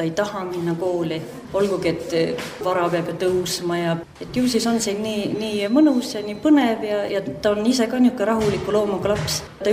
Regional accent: Rakvere, Lääne-Viru County, Estonia; kui mina olen väljaspoolt tulnud Rakverest siia

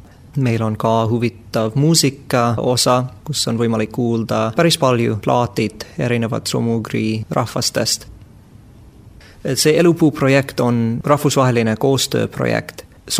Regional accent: Canada; Estonian is a second language; aga kui ma ütleks, et ma olen Kanadast, see on täiesti igav.

